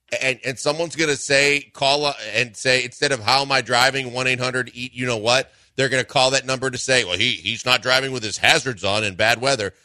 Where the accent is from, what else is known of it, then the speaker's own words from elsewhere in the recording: Wisconsin, United States; Growing up in Wisconsin, the big thing was you use them if you're stranded, your car breaks down, or you're on the side of the road to let people know, I can't get out of the way and I'm stranded.